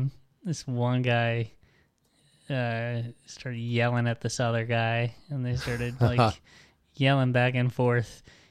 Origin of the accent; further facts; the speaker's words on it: United States; But as an American here, there's, like... I don't know anybody here.